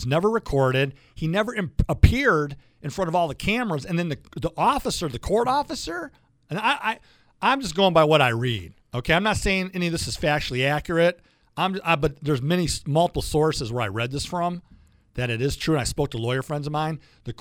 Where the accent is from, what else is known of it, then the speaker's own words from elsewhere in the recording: Detroit, Michigan, United States; So Metro Airport, where I'm from Metro Detroit